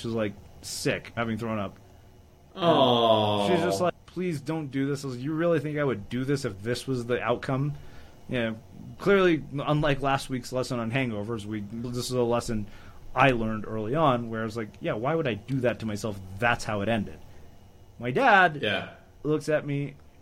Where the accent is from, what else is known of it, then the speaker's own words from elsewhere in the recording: South India, India; but I'm South Indian, so I can say that.